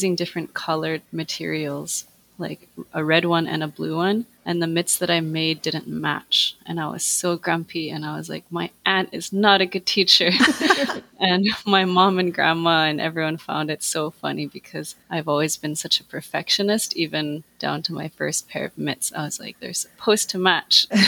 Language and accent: English; Clyde River, Nunavut, Canada; now in Iqaluit, Canada; I'm from Kanyaktugaapik Nunavut, also known as Clyde River, and I've been living in Iqaluit for quite some time now, which is the capital city of Nunavut.